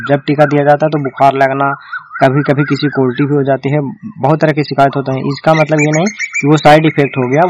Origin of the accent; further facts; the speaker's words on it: Nursarai, Bihar, India; मैं नूरसराय से हूँ।